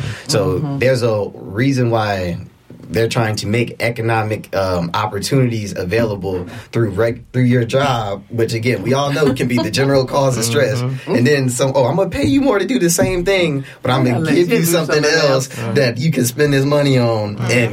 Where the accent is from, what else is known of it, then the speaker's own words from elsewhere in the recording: Detroit, Michigan, United States; I'm from Detroit, Michigan, so yes. It's already legalized up there.